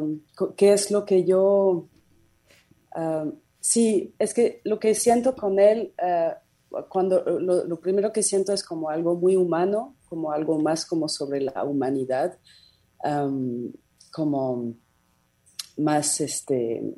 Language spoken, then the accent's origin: Spanish; France; Spanish is a second language; es algo que también se relaciona con mi cultura, soy francesa.